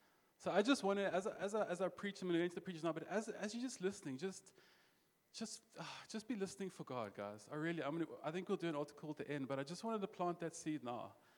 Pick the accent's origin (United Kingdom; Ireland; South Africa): South Africa; Cape Town, Western Cape; I'm from Cape Town. We are city folk